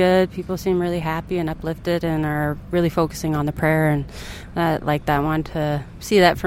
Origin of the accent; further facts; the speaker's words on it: Tacoma, Washington, United States; Tacoma, Washington.